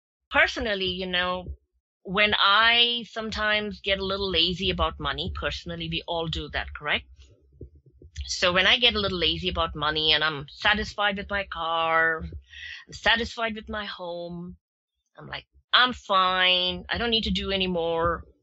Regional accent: India; I grew up in India

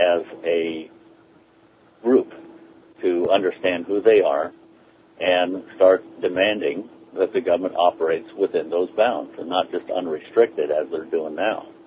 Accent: California, United States; I was born in the California state republic, and as such, I'm a Californian.

